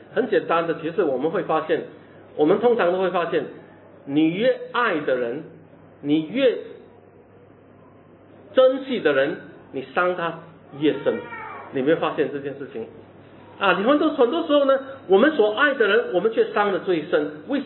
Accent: China; 这个是违背我们中国人的孝道，对不对？

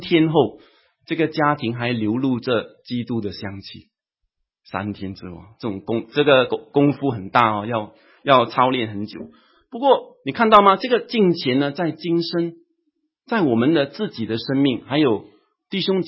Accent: Singapore; 最近我们新加坡人就比较少注意冬运会了

